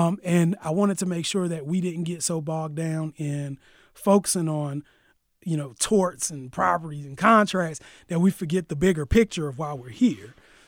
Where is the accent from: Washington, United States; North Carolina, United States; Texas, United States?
North Carolina, United States; Durham; I said, I'm from Durham, North Carolina. She says, oh, have you ever heard of North Carolina Central University? Absolutely. Like, I grew up in Durham.